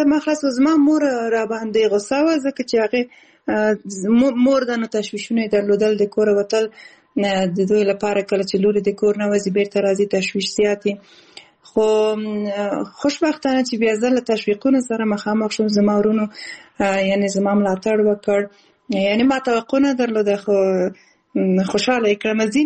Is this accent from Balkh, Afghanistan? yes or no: yes; Balkh, Afghanistan; born there